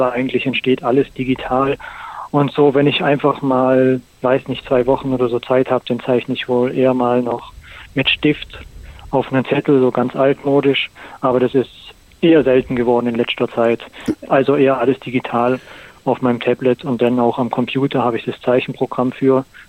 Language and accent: German; Baden-Württemberg, Germany; now in Tuttlingen, Germany; Nee, eigentlich nicht. Bin eigentlich Badener.